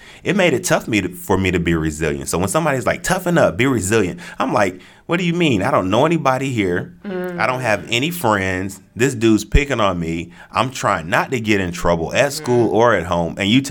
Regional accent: Florida, United States; also born or lived in Atlanta, Georgia; I was born in Georgia. I was born in Atlanta, Georgia. And we moved around in Georgia for a little bit. And then we made like a big family move to Florida.

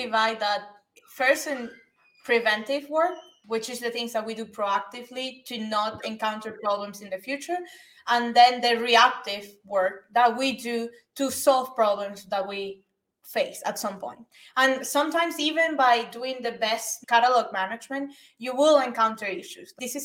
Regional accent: Venezuela; I grew up back in Venezuela

